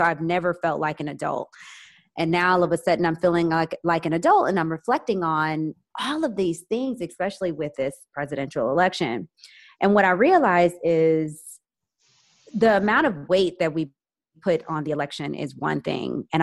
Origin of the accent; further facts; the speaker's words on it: United States; When I say I'm American in some places, it's not a good thing.